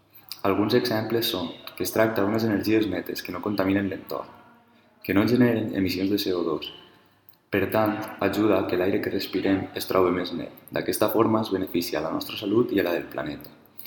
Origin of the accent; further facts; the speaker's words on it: Xàtiva, Valencian Community, Spain; de Xàtiva i futur mestre d'Educació Infantil.